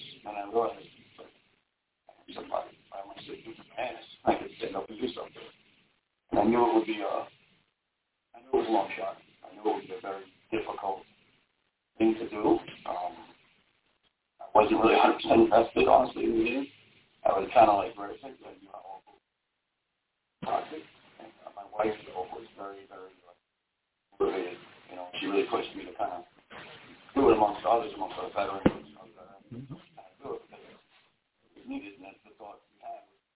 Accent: New York City, New York, United States; When I was 10, I grew up in Coney Island, Brooklyn, during the crack wars and all that going on.

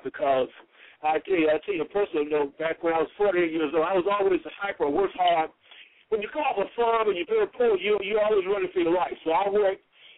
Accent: Mississippi, United States; Well, I'm from Mississippi, Mississippi. I went to Tougaloo College and I received a BS degree.

